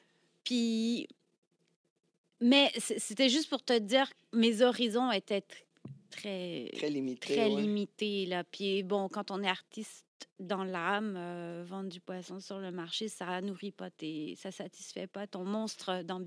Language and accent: French; Brittany, France; now in Canada; Là, quand j'ai quitté la Bretagne pour venir au Canada cet été-là, je vendais du poisson sur le marché.